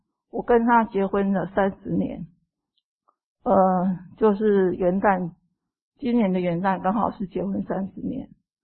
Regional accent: Kaohsiung, Taiwan; 各位弟兄姊妹大家好，我是来自于高雄市的

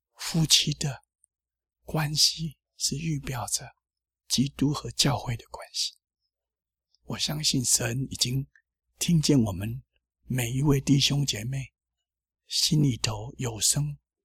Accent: Taiwan; 我们台湾话叫好喝酒丁暗对

